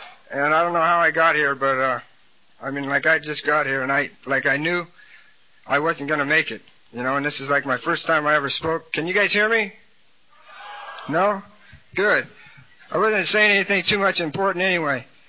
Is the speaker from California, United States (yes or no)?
yes; Walnut Creek, California, United States; And I'm from Walnut Creek, California, the home of sunshine and snobs.